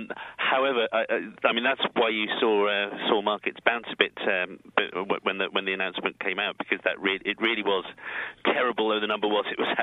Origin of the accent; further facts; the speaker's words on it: United Kingdom; my home country, Britain